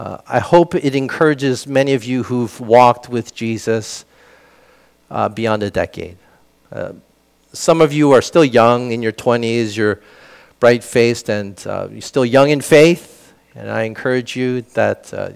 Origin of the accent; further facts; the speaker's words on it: Pennsylvania, United States; I grew up in a suburb, but I spent a lot of time downtown, and our church was in North Philadelphia, so it was influenced by kind of a inner city vibe.